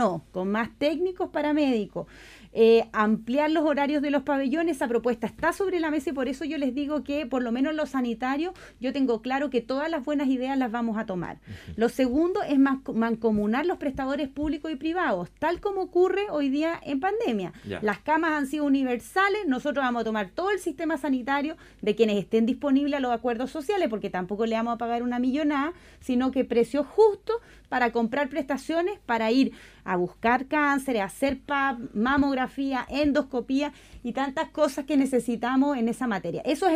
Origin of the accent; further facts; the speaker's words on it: Chile; soy mujer chilena, mamá, quiero que nuestro país le vaya bien.